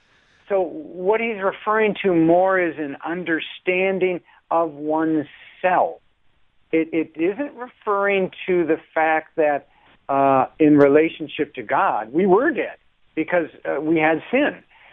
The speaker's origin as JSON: {"language": "English", "region": "Wisconsin", "country": "United States", "tie": "born or raised there", "said": "I grew up in Wisconsin, and my uncle was a dairy farmer."}